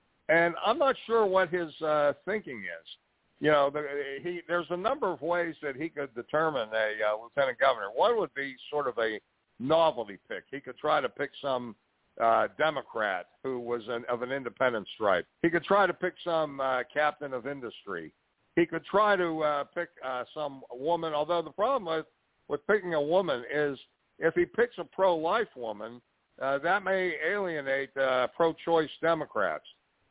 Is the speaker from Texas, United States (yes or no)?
no; Pittsburgh, Pennsylvania, United States; but I grew up in Pittsburgh, and the 1960 Pirate victory in the World Series was something that I will never forget